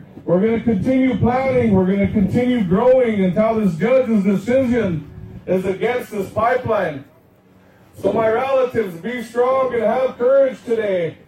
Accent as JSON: {"language": "English", "town": "Manderson", "region": "South Dakota", "country": "United States", "said": "I'm from the Oyuste Band on the Pine Ridge Reservation, otherwise known as Manderson."}